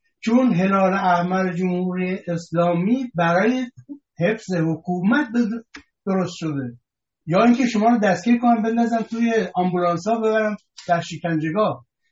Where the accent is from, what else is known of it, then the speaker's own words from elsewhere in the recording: Iran; یک پیام من به عنوان یک ایرانی و هموطن شما